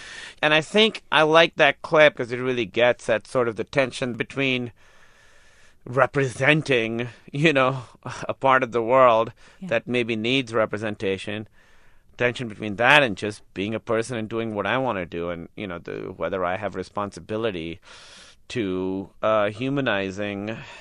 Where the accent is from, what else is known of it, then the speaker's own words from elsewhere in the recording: Pakistan; now in United States; it was about me growing up in Pakistan in a very religious Shiite family. Growing up with that and then coming to America and sort of the culture shock of coming to America